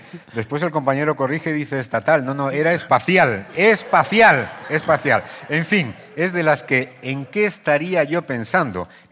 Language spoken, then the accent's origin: Spanish; Castile and León, Spain; para los que somos de Palencia y de Valladolid, hoy hemos traído buen tiempo aquí a esta tierra